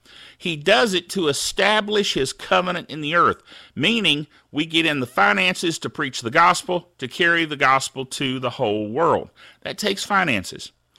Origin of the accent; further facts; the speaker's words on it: Thomasville, North Carolina, United States; my mom and dad worked at the Baptist orphanage at Mills Home in Thomasville. And I grew up in the Mills Home Baptist Church.